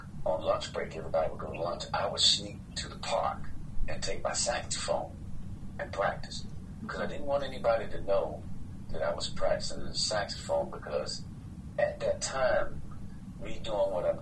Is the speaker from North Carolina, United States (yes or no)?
yes; North Carolina, United States; also born or lived in Philadelphia; I grew up in North Carolina. You know, I tell you, I was born actually in Philadelphia. And so when we were about 4 years old, 4 or 5, my father moved us back to his hometown in the Raleigh-Durham area